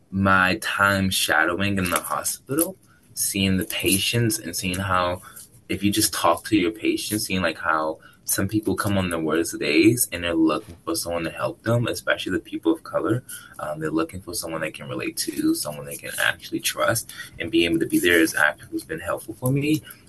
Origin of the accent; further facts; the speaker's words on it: Washington, District of Columbia, United States; I am born and raised in Washington, D.C. I am a city kid at nature.